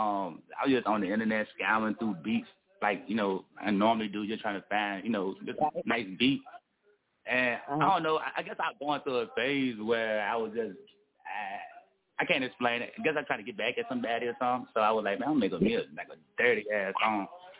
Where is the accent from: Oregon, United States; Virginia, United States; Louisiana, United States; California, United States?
Virginia, United States; Petersburg; I'm from Petersburg, Petersburg, Virginia. That's like 20 miles south of Richmond.